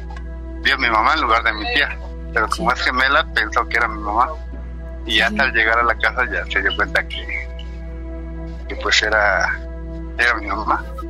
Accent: Chilpancingo, Guerrero, Mexico; now in Mexico City, Mexico; Somos de Guerrero nosotros. Vivo aquí en la Ciudad de México, pero somos de Guerrero, Chilpancingo, Guerrero.

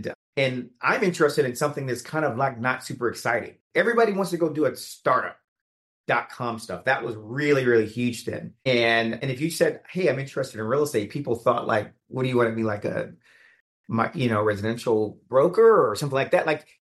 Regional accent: Atlanta, Georgia, United States; I grew up in Southwest Atlanta. Nobody in my family, I can't even describe what I'm doing.

